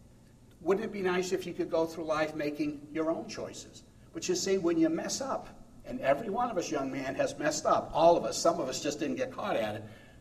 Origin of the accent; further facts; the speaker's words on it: New England, United States; up north where I grew up in New England, you said soda pop, they don't say that down here